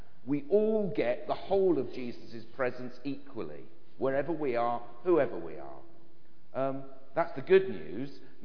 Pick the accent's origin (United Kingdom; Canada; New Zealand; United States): United Kingdom; Chelmsford, East of England; I come from Chelmsford, which is right over the other side of the world in England.